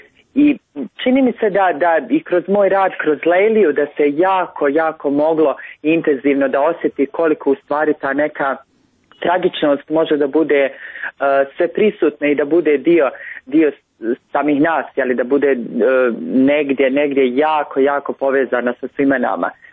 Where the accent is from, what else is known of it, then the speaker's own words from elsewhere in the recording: Cetinje, Montenegro; uspomene na moga djeda, na djetinjstvo provedeno u Cetinju